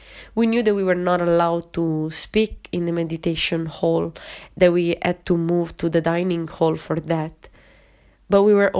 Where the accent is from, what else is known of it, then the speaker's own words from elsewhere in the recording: Italy; first language Italian; English is a second language; my own language, my native language, which is Italian, as well as in English.